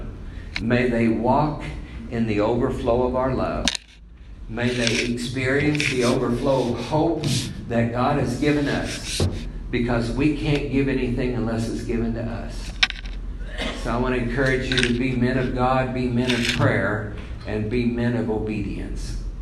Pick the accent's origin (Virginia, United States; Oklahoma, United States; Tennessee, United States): Oklahoma, United States; and living in Oklahoma, I was raised in Oklahoma, tornadoes are just, they just happen.